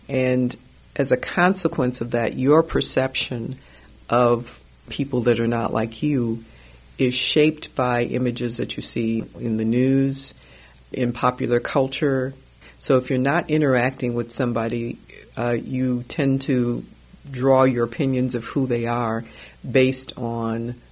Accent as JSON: {"language": "English", "town": "Milwaukee", "region": "Wisconsin", "country": "United States", "tie": "born or raised there", "said": "When I was growing up in Milwaukee, you just knew that as an African-American, you did not go across the viaduct to the south side."}